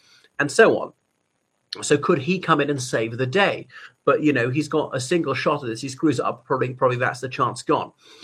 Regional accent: Ireland; from Ireland.

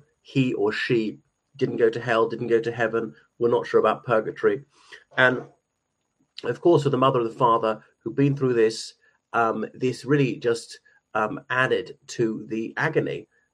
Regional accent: Ireland; from Ireland.

